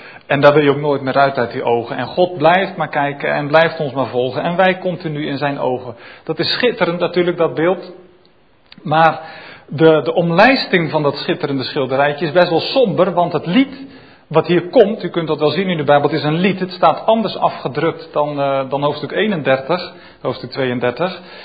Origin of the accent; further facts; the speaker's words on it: Netherlands; Nou, wij denken als Nederlanders, we gaan wat doen, we gaan geld inzamelen.